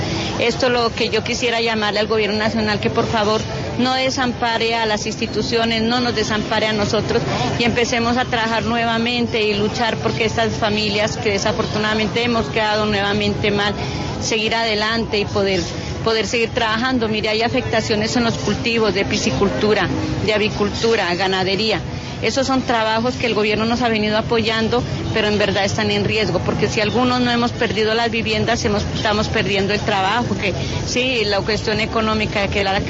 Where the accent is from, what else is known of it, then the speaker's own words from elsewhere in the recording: Puerto Caicedo, Putumayo, Colombia; yo incluso soy de Puerto Caicedo, desplazada